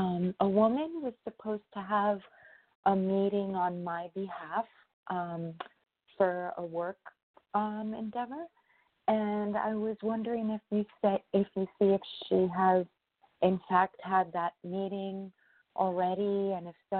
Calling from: New York, United States; I'm calling from New York.

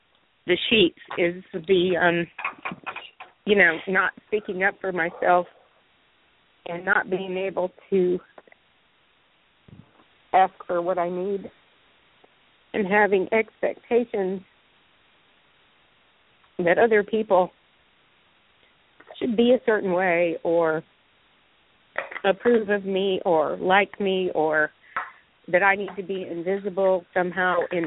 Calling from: Greensboro, North Carolina, United States; in Greensboro.

